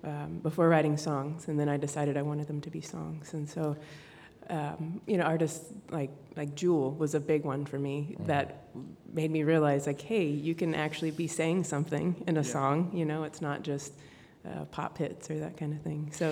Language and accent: English; Louisiana, United States; Louisiana. And that's we actually live in Louisiana.